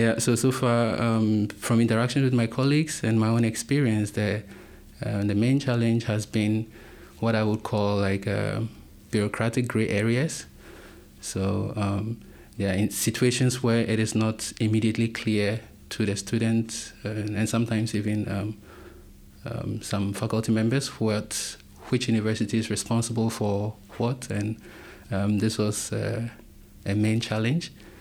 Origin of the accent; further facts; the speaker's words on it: Ghana; I come from Ghana, a lovely country along the coast of West Africa. And I was born and raised there in a family of five